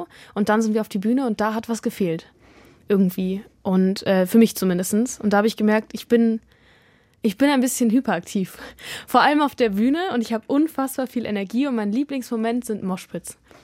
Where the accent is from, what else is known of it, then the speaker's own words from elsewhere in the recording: Hanover, Lower Saxony, Germany; now in Berlin, Germany; ich bin in Hannover geboren, aber total auf dem Land. Und ich war immer auf dem Land, es war immer total leise.